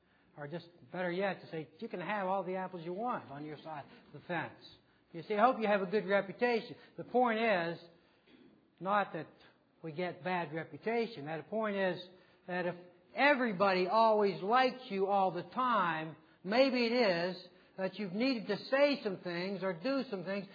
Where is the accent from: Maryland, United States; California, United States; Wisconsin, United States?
Maryland, United States; Frostburg; I was visiting Frostburg not long ago, and we plan on going there again next weekend, my hometown.